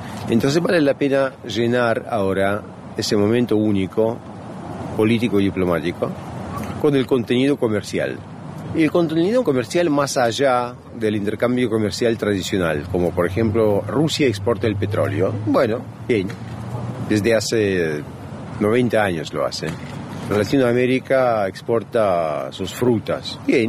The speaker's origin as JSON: {"language": "Spanish", "region": "Havana", "country": "Cuba", "tie": "born there", "also_born_or_lived": "Uruguay", "said": "Bueno, muy entre comillas soy un cubano, porque, bueno, nací técnicamente en La Habana."}